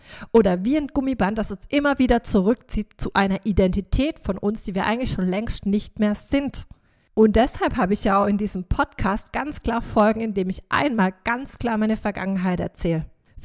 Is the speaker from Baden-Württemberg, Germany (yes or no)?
yes; Rheinstetten, Baden-Württemberg, Germany; weil in meinem Heimat, in Anführungsstrichen, Dorf, ist ja mittlerweile eine große Kreisstadt, für mich ist es immer noch ein Dorf, Rheinstetten